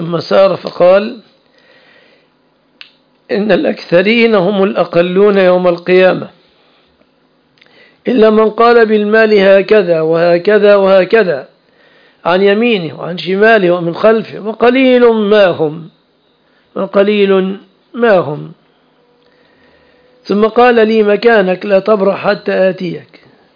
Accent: Egypt; في بلادنا مصر نادر.

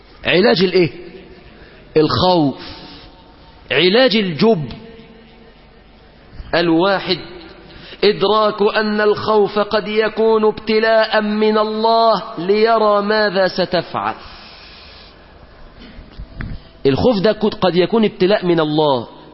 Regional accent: Mansoura, Dakahlia, Egypt; الولد اللي في بلدنا المنصورة ماشي حاطط ايده على كتف واحد،

